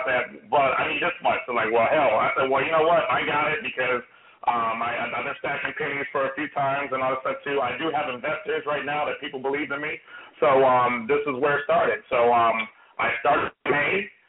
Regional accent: Virginia, United States; I am a biker from Virginia, active military.

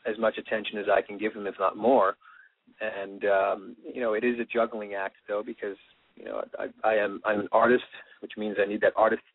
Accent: Northeast, United States; I'm from the Northeast, New York, New Jersey area.

